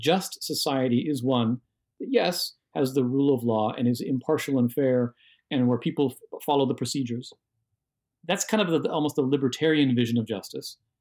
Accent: United States; But also as an American, it's not right to want civil war.

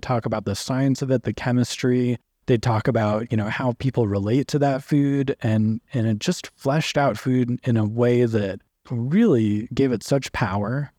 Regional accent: St. Louis, Missouri, United States; Well, growing up in St. Louis, my parents actually became vegetarians when I was about 9 years old.

